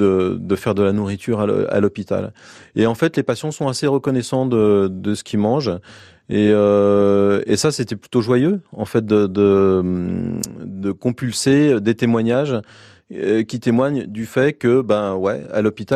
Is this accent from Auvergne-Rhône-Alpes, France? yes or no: no; Paris, Île-de-France, France; déjà, il se trouve que je suis parisien, donc c'est pas toujours bien perçu.